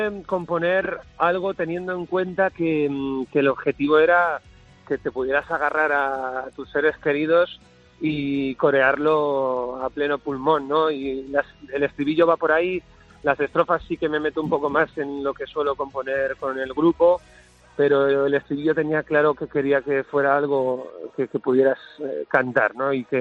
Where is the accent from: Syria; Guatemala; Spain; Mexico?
Spain; Vitoria, Basque Country; yo toda mi sangre es navarra, pero me crié en Vitoria. Siempre voy por el mundo diciendo que soy vitoriano, porque es verdad. De los 8 a los 24, 25 años... estoy en Vitoria, tengo mi familia allí, los primeros amigos, en fin. Es lo que llamo hogar.